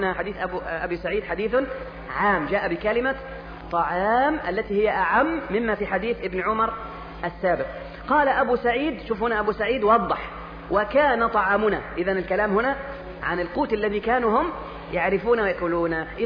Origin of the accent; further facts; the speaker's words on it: Egypt; ما الذي عندنا في مصر طعامان مشهوران جدا لا يستغني عنهما مصري